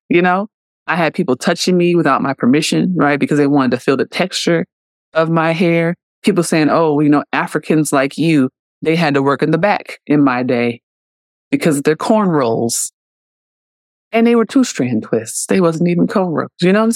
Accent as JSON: {"language": "English", "town": "Oakland", "region": "California", "country": "United States", "tie": "born or raised there", "said": "I grew up in the blackest part of Oakland. You know, I grew up in East Oakland. I didn't grow up in the hills."}